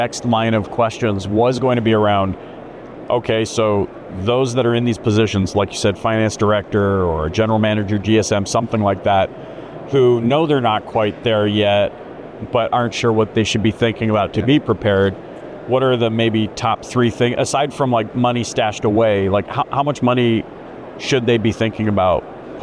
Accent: British Columbia, Canada; also born or lived in Edmonton, Alberta; now in Dallas, United States; I grew up in British Columbia.

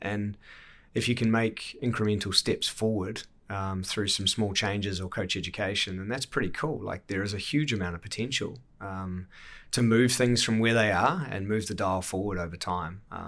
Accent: Auckland, New Zealand; I grew up in Auckland. I can't say I wanted for much as a kid. I had a great childhood.

